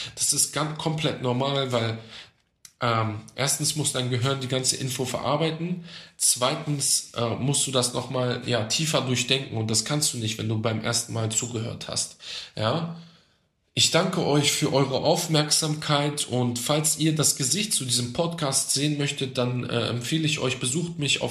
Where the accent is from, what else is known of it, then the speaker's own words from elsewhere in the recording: Germany; Ich bin in Deutschland groß geworden, ich bin religiös eingestellt